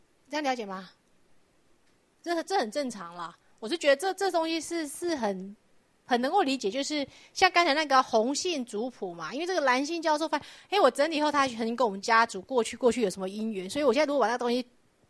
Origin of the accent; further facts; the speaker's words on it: Caotun, Nantou County, Taiwan; 那以前我们那乡下也不小，那时候是彰化、草屯啊